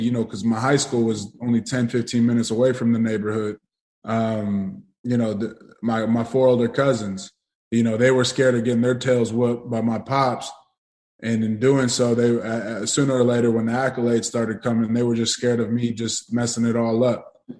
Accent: West Coast, United States; I'm from the West Coast where it originated. My cousins, they were involved in that. I grew up around that.

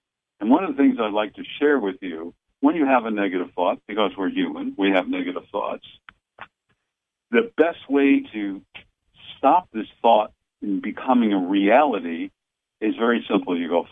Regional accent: Massachusetts, United States; accent: Boston; as you say, I'm using my Boston accent, bombarded with all kinds of negativity.

